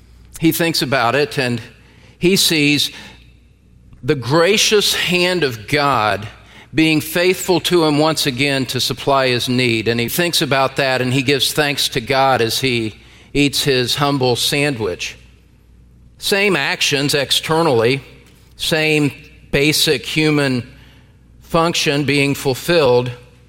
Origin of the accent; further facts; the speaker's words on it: Indiana, United States; I was invited to teach at a conference on prayer back in my home state of Indiana.